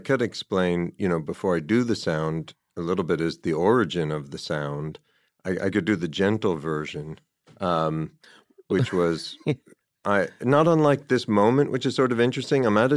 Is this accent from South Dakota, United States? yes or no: no; New Jersey, United States; also born or lived in New York City; I'm 54. I was born in New York, and then grew up outside the city, about 30 minutes away in New Jersey.